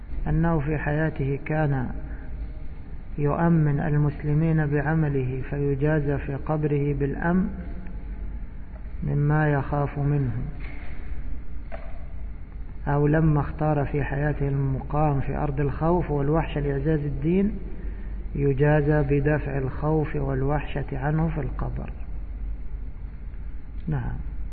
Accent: Egypt; عندنا في مصر لا بد من هذا، لا بد من التذكير

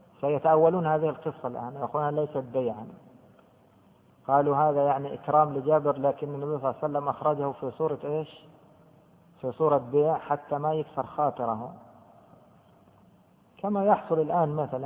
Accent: Egypt; طبعا عيان هذه مشهورة عندنا في مصر، فلان عيان، عيان يعني مريض

